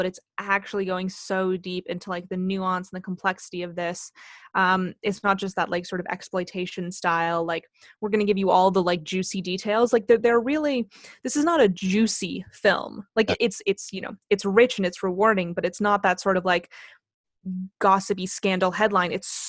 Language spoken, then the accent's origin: English; Canada; I will blame this on being Canadian